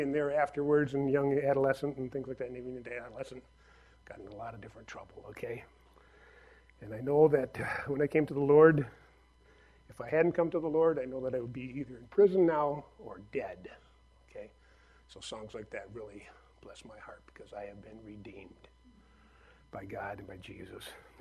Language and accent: English; Minneapolis, Minnesota, United States; When I was growing up, I grew up down in Minneapolis in the cities. When my family first moved to Minneapolis area, we lived in the near north side, right in the late 60s